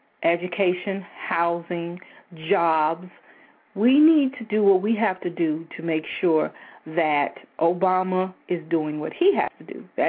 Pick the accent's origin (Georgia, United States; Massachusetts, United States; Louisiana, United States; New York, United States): New York, United States; born there; Even though I was born in New York in the winter, I still don't like being cold unnecessarily.